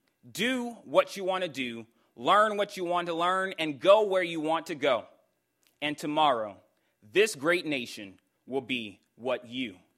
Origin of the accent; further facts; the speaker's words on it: Louisiana, United States; When growing up in Louisiana with my grandmother, I was called many names